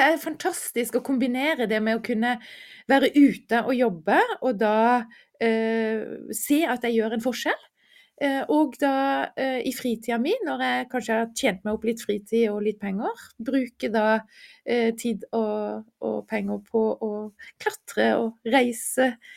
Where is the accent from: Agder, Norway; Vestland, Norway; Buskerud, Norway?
Agder, Norway; Kristiansand; Jeg har vokst opp i Kristiansand, og bodde da på en liten fjelltopp, så jeg begynte å klatre.